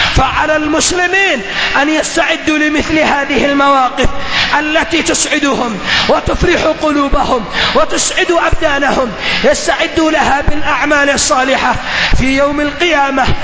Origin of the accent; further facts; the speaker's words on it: Yemen; فينبغي لنا معاشر اليمنيين أن نجعل هذا الحديث نصب أعيننا